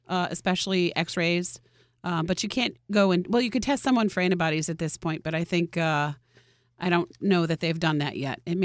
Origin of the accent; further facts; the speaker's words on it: Coxsackie, New York, United States; when I say I'm from Coxsackie